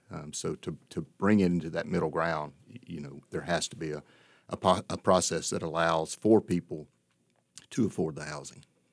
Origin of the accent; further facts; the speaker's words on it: Fayetteville, North Carolina, United States; I'm a civil engineer. I grew up in outside of Fayetteville on a farm.